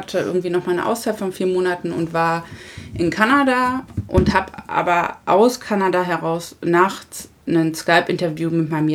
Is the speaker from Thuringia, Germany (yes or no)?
no; Lower Saxony, Germany; ich bin ja auf dem Dorf letztendlich groß geworden, im südlichen Niedersachsen.